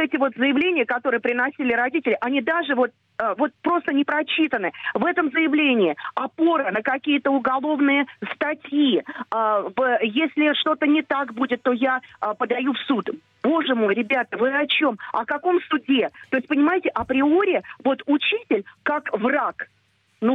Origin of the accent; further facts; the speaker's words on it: Moscow, Russia; Я из Москвы. Я практикующий учитель.